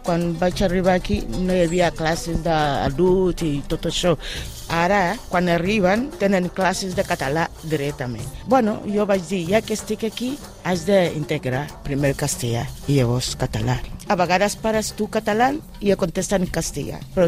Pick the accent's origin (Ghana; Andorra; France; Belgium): Ghana; now in Spain; En paper sóc catalana, però sóc ghanesa.